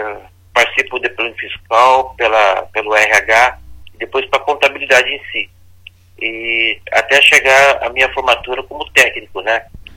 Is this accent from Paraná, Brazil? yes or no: yes; Londrina, Paraná, Brazil; eu nasci aqui em Londrina, Sr. João, me enraizei aqui e não pretendo sair dessa cidade.